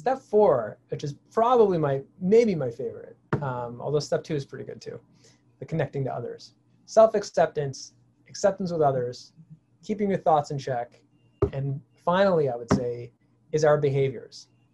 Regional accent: Toronto, Ontario, Canada; now in United States; I'm from Toronto originally, you know. Now that I live in the United States and, you know, I'm much less used to the cold, right? Because have less of it, less of that bitter cold anyway, even though I'm in the Northeast.

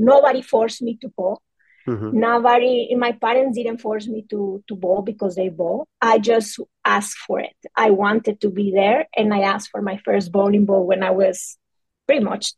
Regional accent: Monterrey, Nuevo León, Mexico; I'm Mexican. I am from Monterrey, Mexico. That's a city in the north of Mexico.

